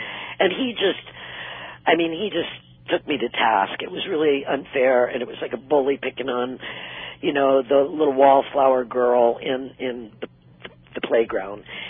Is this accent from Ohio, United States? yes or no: yes; Cleveland, Ohio, United States; I grew up in Cleveland, Ohio, and … were big, very popular band when I was growing up.